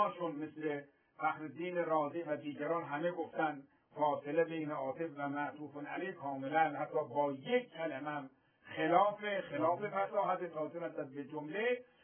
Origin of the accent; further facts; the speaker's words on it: Syria; خودم اهل سوریه هستم.